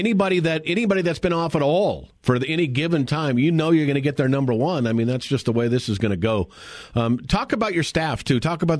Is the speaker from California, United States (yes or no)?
yes; Thousand Oaks, California, United States; yeah. That's my hometown. So, two Cali boys right here talking.